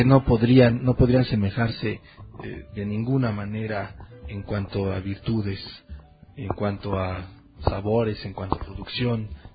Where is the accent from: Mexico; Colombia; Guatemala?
Mexico; nos perjudican a nosotros como nación mexicana